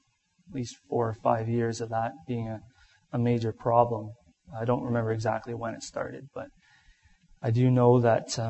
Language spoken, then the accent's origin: English; Timmins, Ontario, Canada; I was born and raised in Timmins